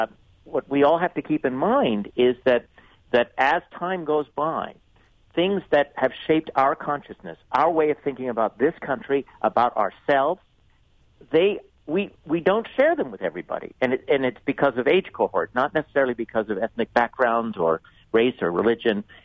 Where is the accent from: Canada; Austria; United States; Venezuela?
Canada; I grew up in Canada.